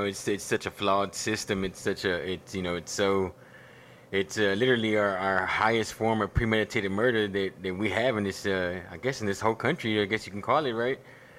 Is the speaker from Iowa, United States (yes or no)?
no; Corpus Christi, Texas, United States; also born or lived in Houston, United States; I'm from Corpus Christi, Texas. Okay. Mm-hmm. Born and raised most of my life. I spent a few years, some of my childhood in Houston, and then ended up going back to Corpus around 7-8 years old